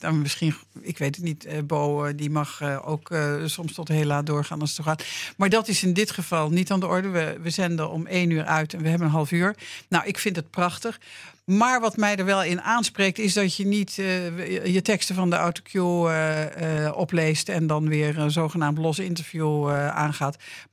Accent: Laren, North Holland, Netherlands; Ik ben geboren en getogen in Laren. Het is een geweldige streek. Laren is een fantastisch dorp.

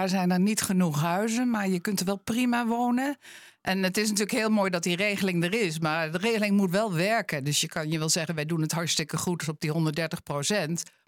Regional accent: Eemnes, Utrecht, Netherlands; ik kom uit Eemnes

